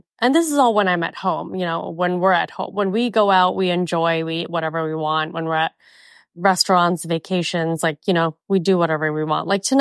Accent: Mumbai, Maharashtra, India; now in United States; I'm from Mumbai

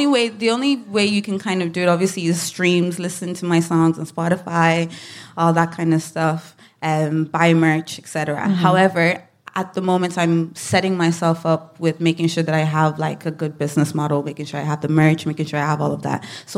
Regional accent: Nigeria; now in Ireland; the duality of being Nigerian and also being Irish and living in Ireland for so long, feeling misunderstood.

